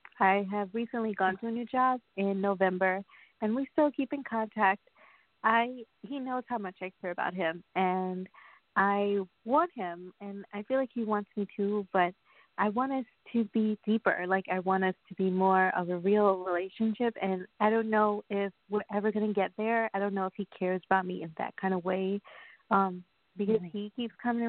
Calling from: New York, United States; I'm calling from New York, Long Island.

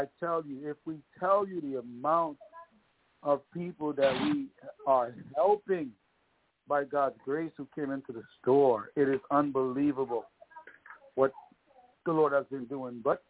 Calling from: Mountain Home, Arkansas, United States; I'm calling from Mountain Home, Arkansas.

